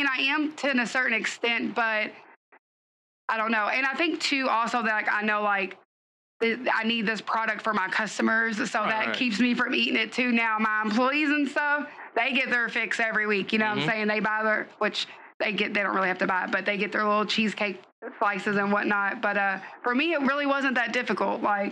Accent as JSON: {"language": "English", "town": "Valley Station", "region": "Kentucky", "country": "United States", "said": "I'm from the Valley. I'm from Valley Station, you know, so I am at heart"}